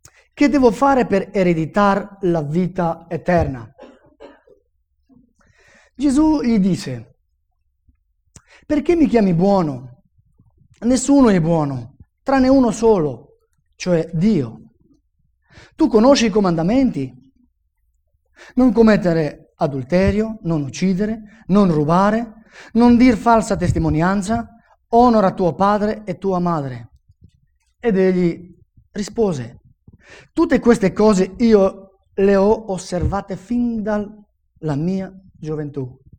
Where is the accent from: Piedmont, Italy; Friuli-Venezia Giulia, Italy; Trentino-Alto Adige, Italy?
Friuli-Venezia Giulia, Italy; accent: Friulian; scusate comunque per il mio accento un po' friulano, così.